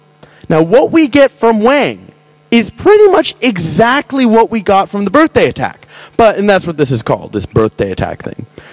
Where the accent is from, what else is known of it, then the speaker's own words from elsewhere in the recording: United States; I'm out here from the States, having a great time out here.